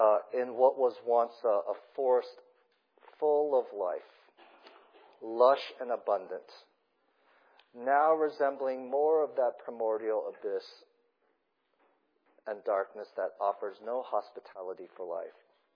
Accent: Portland, Oregon, United States; I grew up in Portland, Oregon.

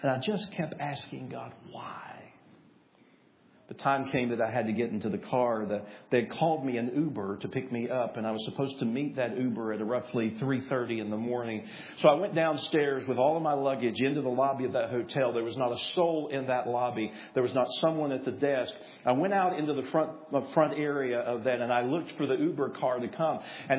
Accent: Tennessee, United States; Now, if you don't know this, I am from East Tennessee. I am the biggest UT volunteer fan.

